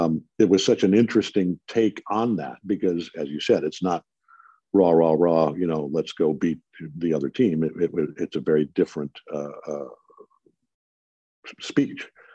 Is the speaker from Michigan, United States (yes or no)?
yes; Detroit, Michigan, United States; where I played the coach of my hometown Detroit Tigers.